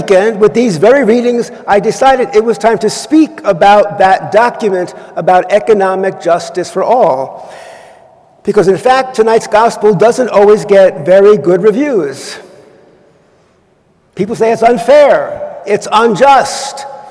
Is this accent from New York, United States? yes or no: yes; New York, United States; I'm a New Yorker in exile.